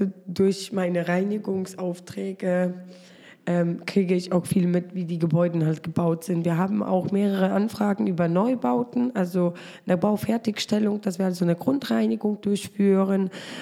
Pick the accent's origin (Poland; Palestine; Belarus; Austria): Poland; Ich bin auch Polin, ich bin auch Deutsche. Ich habe 2 Staatsangehörigkeiten. Mhm. Und das Herz schlägt in Polen. Also da bin ich aufgewachsen, da bin ich groß geworden.